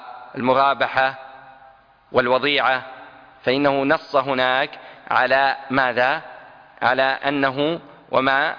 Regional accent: Saudi Arabia; عندنا في السعودية مثلا

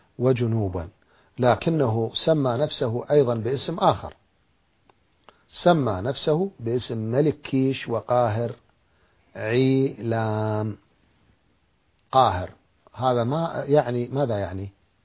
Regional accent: Iraq; أنا كعراقي

